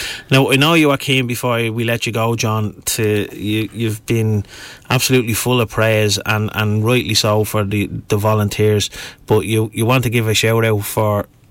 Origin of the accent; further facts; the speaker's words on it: Finglas, Leinster, Ireland; And I've seen it when I grew up in Finglas South, when back in the 70s and 80s